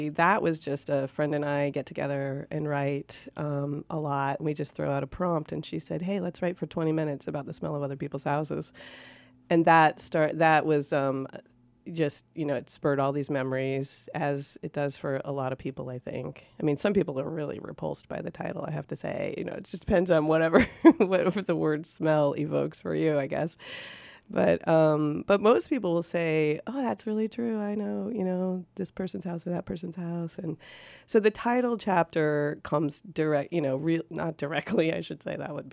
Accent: Fairbanks, Alaska, United States; also born or lived in Anchorage; Well, I grew up in Fairbanks and Anchorage, but my mom's family grew up in Fairbanks.

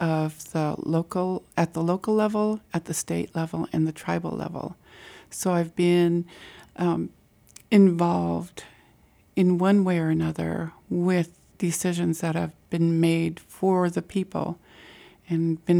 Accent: Sitka, Alaska, United States; I was born and raised in Sitka. I am child of Kixuddy Point House of Sitka.

